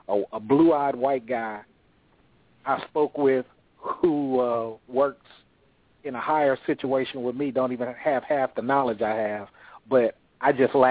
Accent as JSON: {"language": "English", "town": "Oakland", "region": "California", "country": "United States", "said": "Oh, okay, I'm from Oakland."}